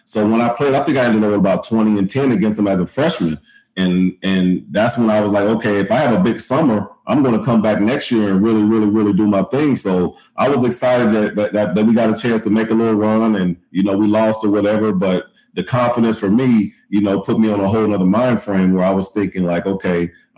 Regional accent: Midwest, United States; Pose, you know how we grew up in the Midwest.

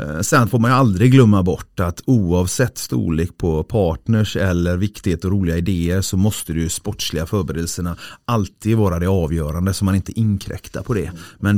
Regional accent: Skepplanda, Västra Götaland County, Sweden; Jag är uppvuxen i Skepplanda utanför Göteborg

